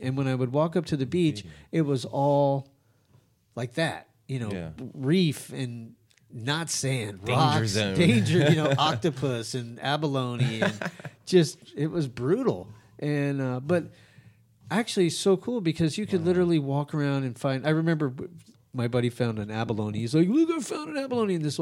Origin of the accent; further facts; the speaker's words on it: Albuquerque, New Mexico, United States; I grew up in Albuquerque, New Mexico.